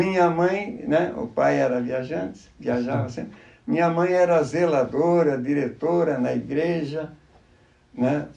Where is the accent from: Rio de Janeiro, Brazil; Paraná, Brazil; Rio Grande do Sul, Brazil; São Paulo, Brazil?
Paraná, Brazil; União da Vitória; nasci em União da Vitória, na Praça Coronel Amazonas, onde a gente ficou até os 11 anos.